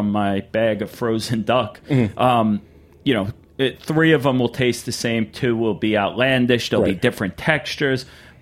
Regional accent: New York, United States; I grew up in Suffolk County. We went to the beach.

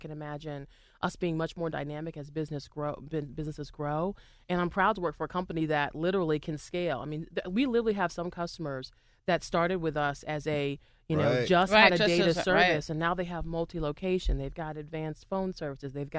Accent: Boston, Massachusetts, United States; I used to sing a lot at Fenway when I grew up in Boston.

